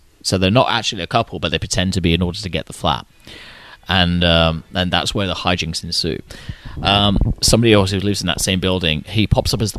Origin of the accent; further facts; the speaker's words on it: England, United Kingdom; I grew up in the English countryside